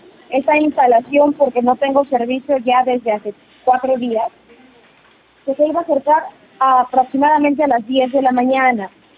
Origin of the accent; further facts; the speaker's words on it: Los Olivos, Lima, Peru; yo soy del distrito de Los Olivos